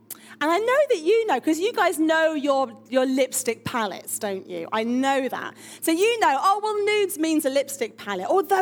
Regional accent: Harrow, London, United Kingdom; I'm from North London near Wembley, Harrow

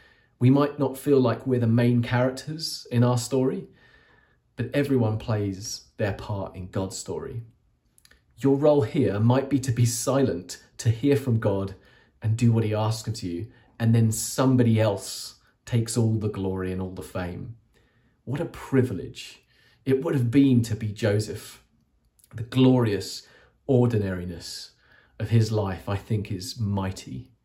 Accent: Eastbourne, South East England, United Kingdom; I'm from Eastbourne, by the way, which is...

